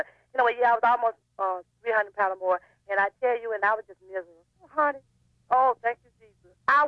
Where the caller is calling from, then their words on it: Arkansas, United States; I'm calling from Arkansas.